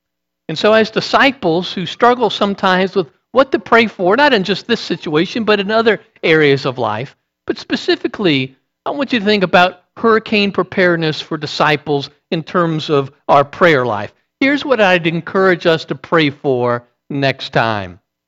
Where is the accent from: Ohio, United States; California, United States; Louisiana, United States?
Louisiana, United States; New Orleans; Now, since I'm from New Orleans, the joke for us was like, if that is true, well, God missed his mark